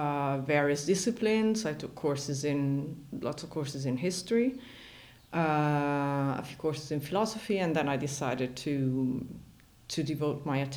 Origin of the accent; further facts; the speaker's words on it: Italy; English is a second language; now in Berlin, Germany; I come from Italy, but by now I'm almost a Berliner because I've been here for 18 years.